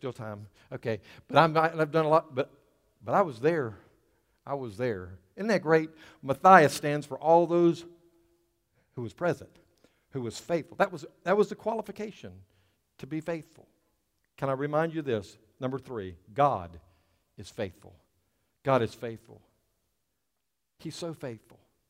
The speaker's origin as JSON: {"language": "English", "region": "Florida", "country": "United States", "tie": "born or raised there", "said": "And I grew up in Florida, and I never did surf, but I know guys that did, and there's this thing called hang 10."}